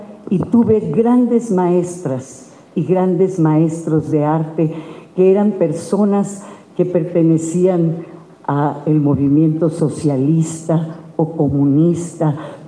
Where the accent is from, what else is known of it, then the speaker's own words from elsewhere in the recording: Yucatán, Mexico; tuve la escuela del Teatro Regional Yucateco, porque soy yucateca